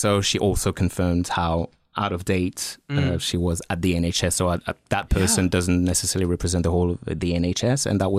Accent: France; because I grew up in France

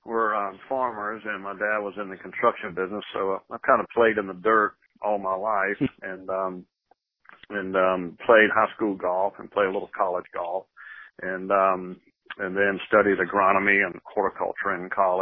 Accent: South Carolina, United States; and I grew up in South Carolina, in the Midlands area of South Carolina.

